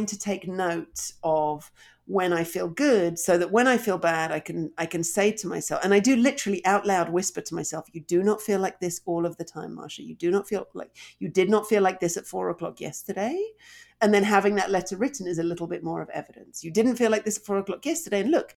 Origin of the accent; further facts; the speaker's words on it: England, United Kingdom; now in Canada; bear in mind I'm English